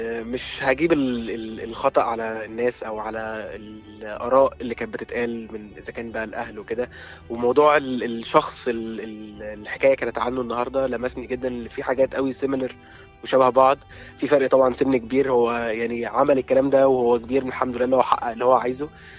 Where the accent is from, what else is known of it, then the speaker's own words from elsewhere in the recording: Alexandria, Alexandria Governorate, Egypt; من اسكندرية.